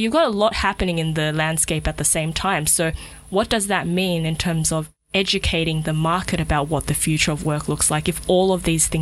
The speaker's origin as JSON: {"language": "English", "country": "Australia", "tie": "born or raised there", "lives_now": "Singapore", "said": "see family that I wasn't able to connect with growing up in Australia"}